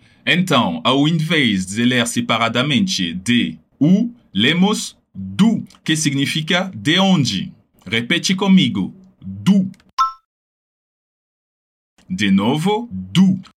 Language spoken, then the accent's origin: Portuguese; Paris, Île-de-France, France; Para dizer, eu venho de Paris, que por sinal é meu caso